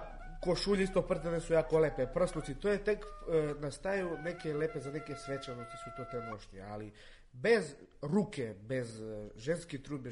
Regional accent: Svrljig, Zaječar District, Serbia; iz Svrljig sam, rodom iz Svrljig, starinom po oce i Šljivovik, po majku iz Radmirovac. 2000. sam godište

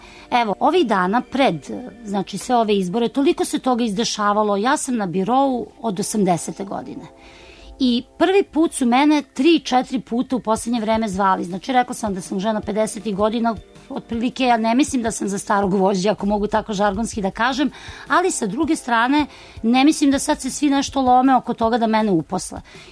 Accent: Belgrade, Serbia; Tu mogu da kažem da kao Beograđanka imam hendikep.

